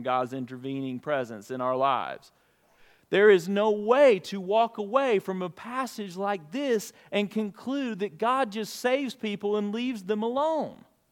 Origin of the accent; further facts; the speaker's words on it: Alabama, United States; accent: Alabama; I should probably turn on my Alabama accent right now, but I've always got that.